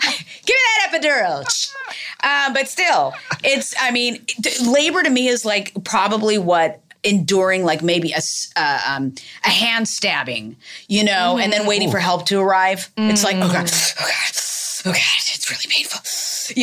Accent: Las Vegas, Nevada, United States; Very, very rarely do you find a showgirl who was born and raised in Las Vegas.

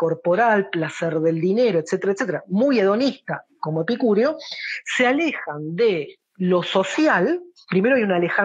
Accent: Argentina; nosotros como en Argentina tenemos una carga fuertemente proveniente de muchos países, un conglomerado de muchas naciones.

